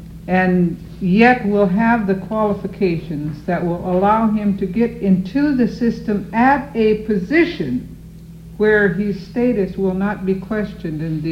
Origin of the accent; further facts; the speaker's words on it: United States; Again, as an Indian, I can tell you that my education, even as irrelevant as it is to the community, has been helpful to Indian people.